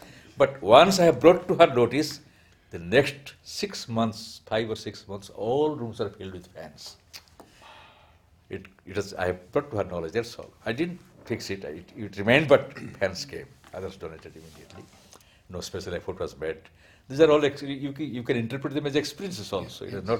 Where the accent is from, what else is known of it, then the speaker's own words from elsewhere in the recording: Odisha, India; which was built by my government of my home state, Odisha.